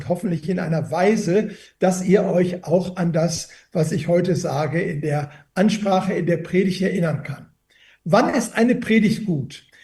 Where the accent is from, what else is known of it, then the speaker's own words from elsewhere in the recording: North Rhine-Westphalia, Germany; ich komme ja aus dem Ruhrgebiet